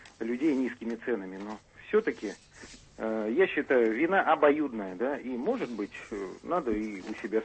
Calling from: Moscow, Russia; Я гость в данной ситуации, из Москвы звонил.

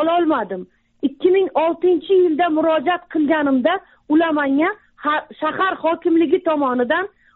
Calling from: Moscow, Russia; 1974 yilda tug'ilganman. Turmush o'rtog'im o'lgan. 4 nafar farzandim bor. Hozir Moskva shahridan sizlarga telefon qilyapman. Moskvada bolalarim boqish uchun ishlagani kelganman shu yerga. 4 yildan beri bitta joyda ishlayman, bitta kvartirada yashayman.

